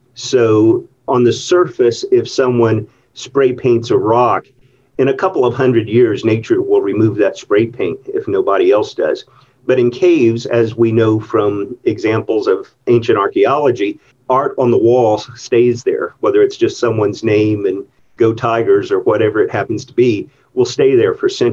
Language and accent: English; Florida, United States; Well, I grew up in Florida along the East Coast, which was a nice place to live right next to the Atlantic Ocean, but it was very flat.